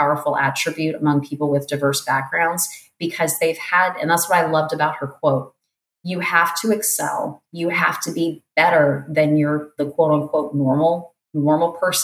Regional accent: Florida, United States; because I'm from South Florida, and when I went for my master's program, I went as far away as I could, which happened to be a scholarship to Portland State in Portland, Oregon.

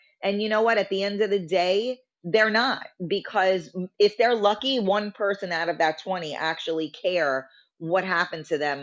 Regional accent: New York City, New York, United States; because I was, you know, like you said, growing up in the Bronx, you know, is a very, you know, it's a different mentality.

